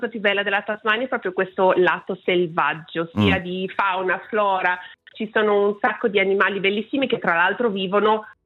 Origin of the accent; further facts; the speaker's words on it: Canobbio, Ticino, Switzerland; moved away as an adult; now in Australia; sono nata a Lugano, precisamente a Canobbio, ho fatto tutte le scuole in Svizzera, sono ticinese di diverse generazioni e per caso sono finita in Australia per imparare l'inglese